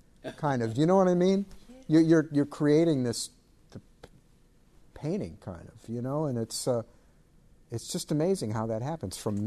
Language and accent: English; St. Louis, Missouri, United States; like teenage dances around where I grew up in St. Louis.